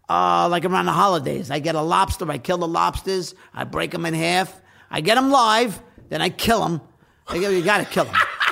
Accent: Rosedale, New York, United States; I grew up at the end of Queens, right by, you talk about Goodfellas. That's where the whole movie took place, by Kennedy Airport.

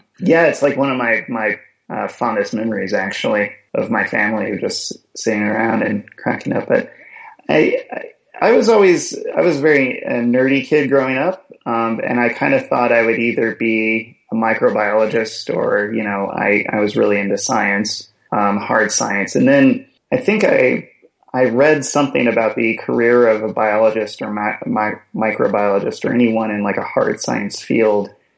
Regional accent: Louisville, Kentucky, United States; now in Columbus, United States; I grew up in Louisville, Kentucky. I've been living in Columbus for about 14 years, but Louisville is where I grew up and, you know, kind of started.

